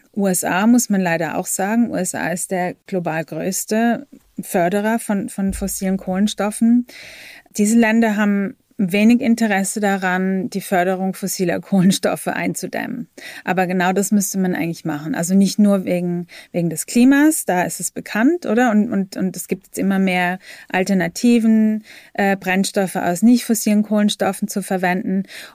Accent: Switzerland; Denn also bei uns in der Schweiz zum Beispiel wird das allermeiste an Haushaltsabfällen, was vor allem aus Plastik besteht, verbrannt.

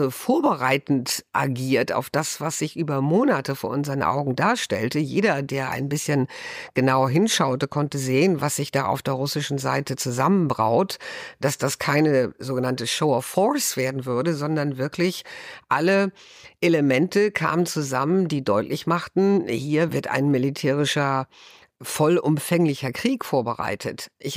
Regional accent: Germany

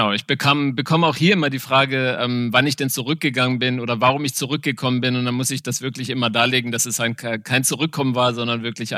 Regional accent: Namibia; moved away as an adult; als ich hierher gezogen bin, 92 und da war ich dann 24. Also ich bin in Namibia geboren, aufgewachsen, durchaus auch auf einer Farm, wo es kein Strom war, gab und auch kein fließend Wasser

